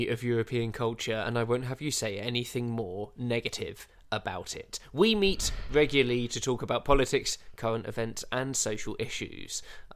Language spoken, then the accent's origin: English; England, United Kingdom; we're not involved in this, we're very English. This isn't our problem.